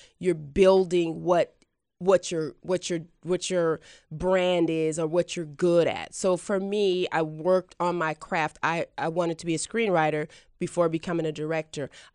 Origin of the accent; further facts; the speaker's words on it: Oakland, California, United States; I grew up in Oakland. I grew up in the projects as well. I didn't have any connections in Hollywood.